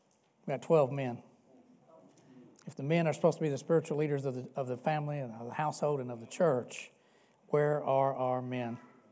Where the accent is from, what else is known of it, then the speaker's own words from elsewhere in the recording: Louisville, Kentucky, United States; I know the community that I grew up in Southeast Louisville is that way.